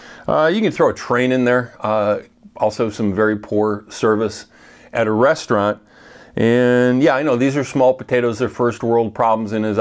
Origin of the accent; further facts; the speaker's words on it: Chicago, Illinois, United States; Like, growing up in Chicago, you just learn to do that, right?